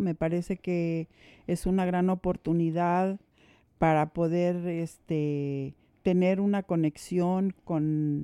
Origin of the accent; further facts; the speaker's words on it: San Luis Potosí, Mexico; Pues yo soy originaria de San Luis Potosí.